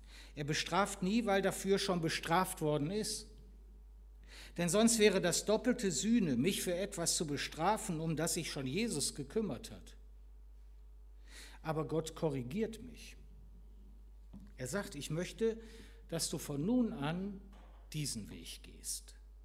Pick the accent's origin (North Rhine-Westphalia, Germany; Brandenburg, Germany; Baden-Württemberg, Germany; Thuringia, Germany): North Rhine-Westphalia, Germany; Ich bin ja nah am Ruhrgebiet aufgewachsen.